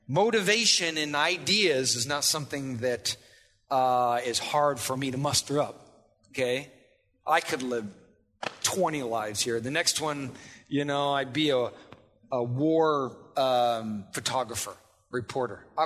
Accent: Iowa, United States; I'm from Iowa. People from Iowa don't do this. We farm. We raise pigs. We stay in Iowa, for God's sakes. We don't leave.

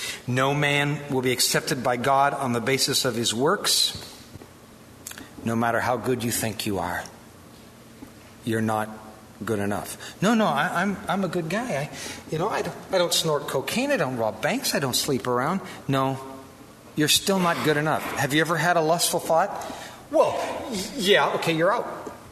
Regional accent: Wisconsin, United States; And that's hard here in the Midwest, because we are a stubborn bunch, aren't we? We're from Wisconsin. We take care of our own.

